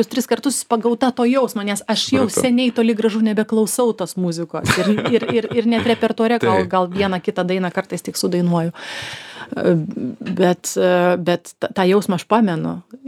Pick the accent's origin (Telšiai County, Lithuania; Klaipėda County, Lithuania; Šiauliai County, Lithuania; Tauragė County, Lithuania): Šiauliai County, Lithuania; Šiauliai; now in Vilnius, Lithuania; Ne, aš Šiaulietė.